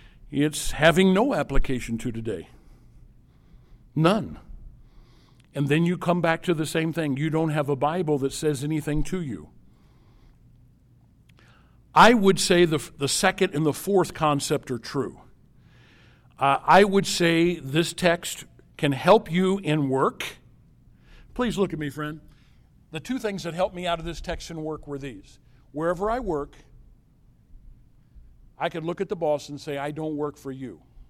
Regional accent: Illinois, United States; The churches where I grew up in Southern Illinois were started by one man, John Mason Peck.

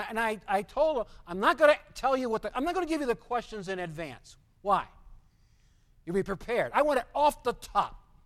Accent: Cleveland, Ohio, United States; I grew up in Italian, pretty close to the Italian neighborhood.

